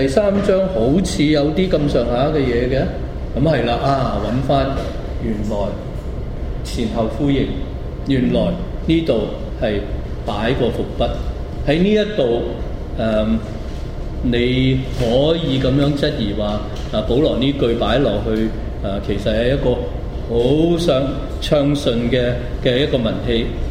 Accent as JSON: {"language": "Cantonese", "country": "China", "said": "我哋中國人，我哋咪就係咁樣咁一解就通。"}